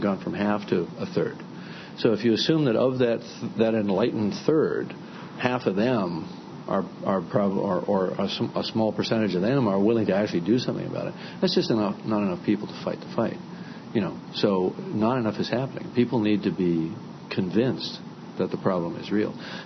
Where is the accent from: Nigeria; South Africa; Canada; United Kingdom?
Canada; now in United States; I'm a Canadian citizen, but I live in the U.S. and I pay taxes here